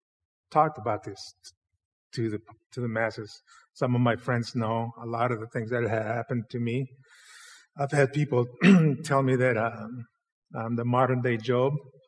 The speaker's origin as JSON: {"language": "English", "country": "Mexico", "tie": "born or raised there", "also_born_or_lived": "Texas, United States", "moved": "yes", "lives_now": "Idaho, United States", "said": "That's why he's my friend. But I grew up in Mexico. We lived there 12 years of my life. I moved to the States, and I've been in Idaho since 71."}